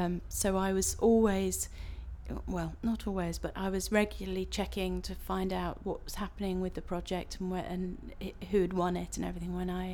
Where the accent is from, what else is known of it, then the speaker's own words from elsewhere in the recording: Wales, United Kingdom; now in London, United Kingdom; My date of birth is the 19th of October 1967. And I come from Wales, but I live in Kensal Green in London, just down the road.